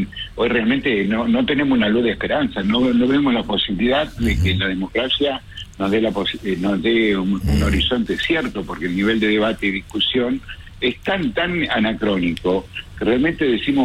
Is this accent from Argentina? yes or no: yes; Argentina; Somos argentinos, tenemos que estar ayudándonos.